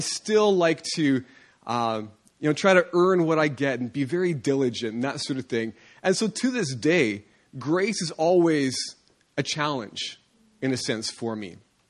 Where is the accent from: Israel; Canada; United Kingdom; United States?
Canada; You know, I'm from Canada. I love hockey. I grew up, living, breathing hockey